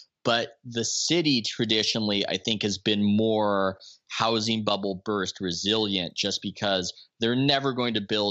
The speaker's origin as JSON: {"language": "English", "town": "La Jolla", "region": "California", "country": "United States", "tie": "born or raised there", "said": "when I was growing up in La Jolla, I would just hear things about what people were like there."}